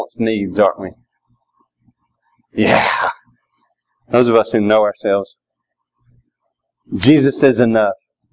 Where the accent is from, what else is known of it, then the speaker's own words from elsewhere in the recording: Georgia, United States; because we can mean you or y'all. I'm from Georgia. It's a good distinction.